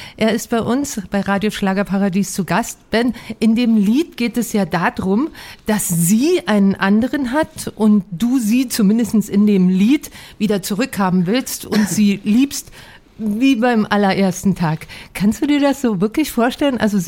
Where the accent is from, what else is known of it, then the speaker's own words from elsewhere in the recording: Berlin, Germany; Jetzt sage ich, Icke als Berlinerin